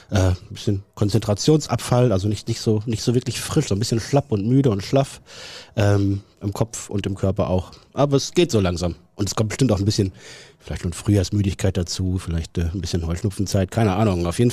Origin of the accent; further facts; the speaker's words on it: Neuenkirchen, North Rhine-Westphalia, Germany; born there; In Neuenkirchen, im schönsten Münsterland.